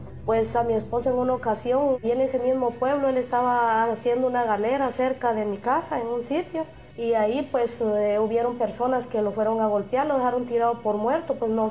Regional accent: Guatemala; a mi hijo pues me le pasaron muchas cosas donde yo vivo en Guatemala, en mi pueblo

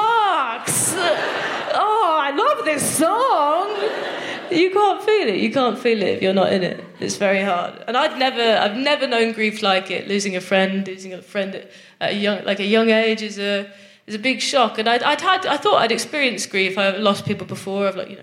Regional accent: Nottingham, East Midlands, United Kingdom; I'm not even northern. I'm from Nottingham, but I think that's north enough to be too northern for therapy.

